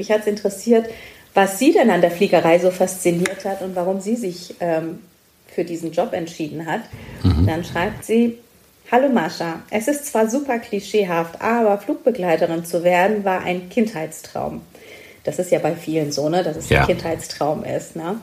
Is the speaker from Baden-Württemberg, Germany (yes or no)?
yes; Stuttgart, Baden-Württemberg, Germany; Ich kenne das übrigens aus Stuttgart, weil ich komme aus Stuttgart